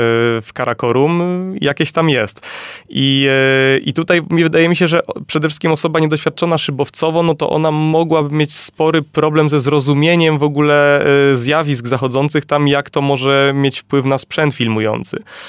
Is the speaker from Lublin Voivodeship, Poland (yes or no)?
no; Subcarpathian Voivodeship, Poland; ja akurat z Podkarpackiego, tak, ja się szkoliłem od początku w Aeroklubie Podkarpackim, bo to jest w moich rodzinnych stronach